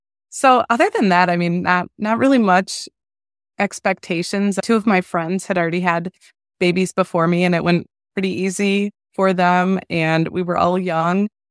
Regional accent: Wisconsin, United States; I'm from Wisconsin.

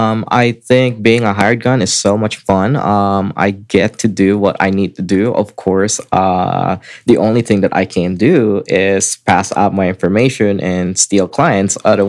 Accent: Philippines; I grew up in the Philippines.

